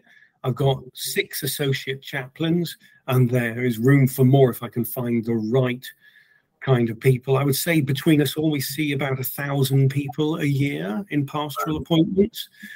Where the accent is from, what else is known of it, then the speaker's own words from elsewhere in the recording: United States; accent: British; I'm an American who speaks with a British accent. So my dad was a Yank